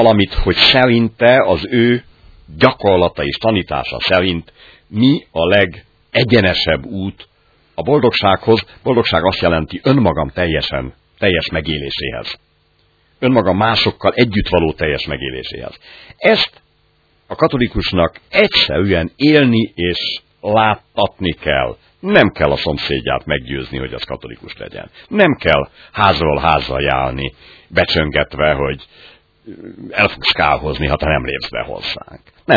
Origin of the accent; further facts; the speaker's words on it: Hungary; örülök annak, hogy magyar vagyok